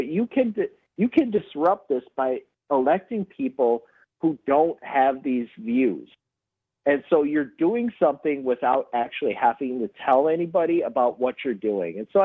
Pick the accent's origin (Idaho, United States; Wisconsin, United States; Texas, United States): Wisconsin, United States; West Bend; All right, so I grew up in West Bend, right? There's been several mentions of West Bend in that area.